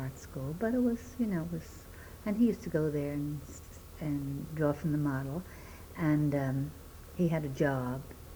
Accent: Brooklyn, New York, United States; I was born in Brooklyn, and I grew up in Brooklyn.

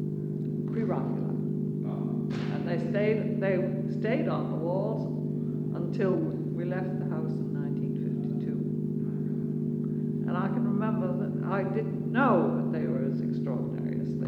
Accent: Somerville, United States; And I grew up in Somerville, as we all did.

